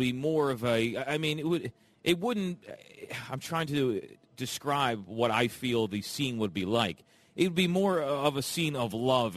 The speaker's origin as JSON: {"language": "English", "region": "Northeast", "country": "United States", "tie": "born or raised there", "said": "No. Many times. I grew up in the Northeast."}